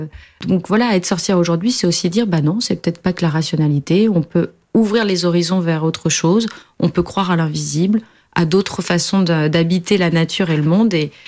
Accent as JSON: {"language": "French", "country": "France", "tie": "born there", "said": "je suis née en France de parents portugais, donc je vais tous les étés là-bas."}